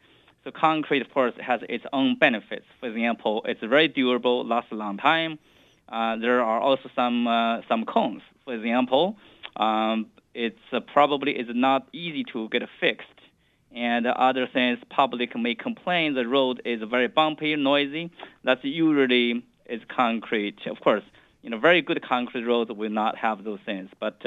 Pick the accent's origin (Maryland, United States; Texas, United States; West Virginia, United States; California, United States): Texas, United States; moved away as an adult; now in Michigan, United States; And I came from South Texas in about 20 years ago to Michigan.